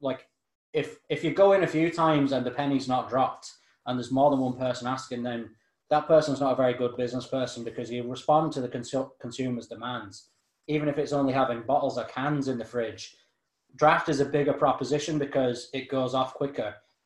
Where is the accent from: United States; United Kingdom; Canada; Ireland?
Ireland; Like, we're obviously Irish and living in Ireland